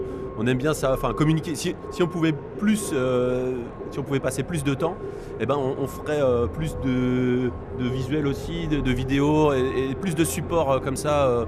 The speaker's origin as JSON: {"language": "French", "region": "Brittany", "country": "France", "said": "parce que nous, je viens de Bretagne."}